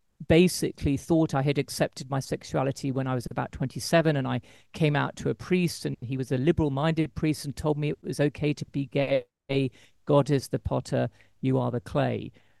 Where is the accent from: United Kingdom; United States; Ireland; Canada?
United Kingdom; England; also born or lived in France / Dubai / Singapore; now in Japan; I'm British. I was brought up in England. I've lived overseas a lot, including France, including Dubai, Singapore, and now Japan.